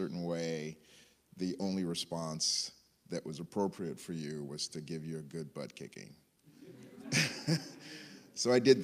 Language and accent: English; Nigeria; born there; So I was born in Nigeria